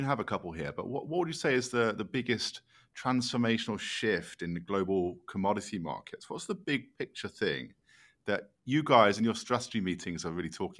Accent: England, United Kingdom; now in Texas, United States; it's like coming as an Englishman living in Texas

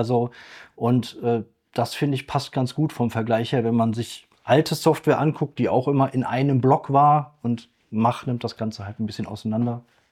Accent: North Rhine-Westphalia, Germany; ich komme ganz aus der Nähe von den Niederlanden

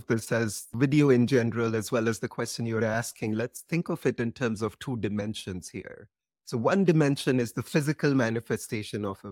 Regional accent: India; now in United States; I grew up in India and came to the US more than half life back. So I've lived more than half my life here.

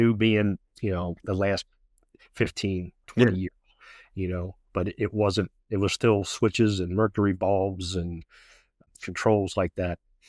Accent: Baltimore, Maryland, United States; I am from Baltimore originally.

